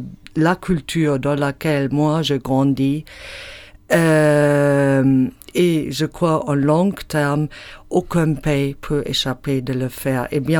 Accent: Germany; c'est la culture avec laquelle moi j'ai grandi en Allemagne

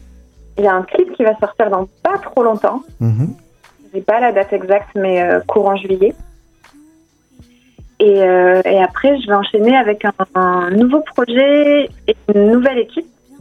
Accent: Perpignan, Occitanie, France; also born or lived in Montpellier; Je suis originaire de Perpignan, exactement, mais j'ai vécu à Montpellier pas mal de temps.

